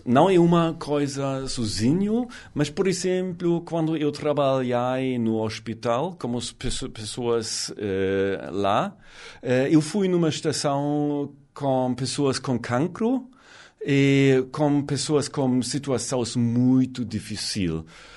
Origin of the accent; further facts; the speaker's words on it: Germany; Portuguese is a second language; sou da Alemanha, sou 46 anos, fui nascendo numa cidade mais ou menos 30 minutos oeste de Frankfurt, na Alemanha Central.